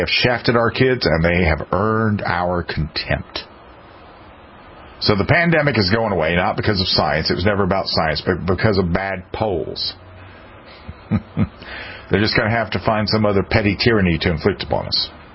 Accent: South Carolina, United States; Here in my home state of South Carolina, I see some occasionally.

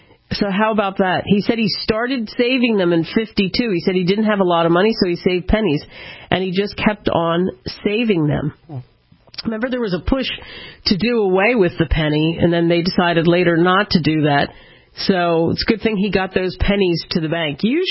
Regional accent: New Jersey, United States; and of course, my hometown, New Jersey and Philadelphia, boy, they always get it the worst, I swear.

